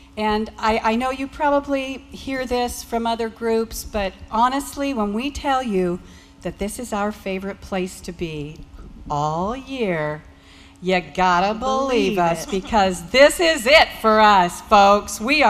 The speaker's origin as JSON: {"language": "English", "town": "Elkhorn", "region": "Nebraska", "country": "United States", "said": "I'm from Elkhorn, Nebraska, which is basically Omaha, Nebraska. But to me, it's still going to be Elkhorn forever. We got annexed."}